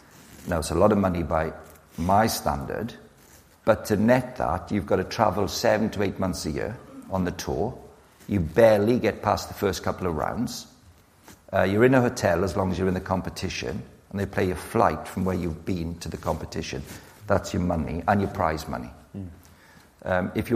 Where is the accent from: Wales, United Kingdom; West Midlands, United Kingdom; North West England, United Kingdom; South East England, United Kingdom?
South East England, United Kingdom; Farnborough; born there; So I was born in Farnborough.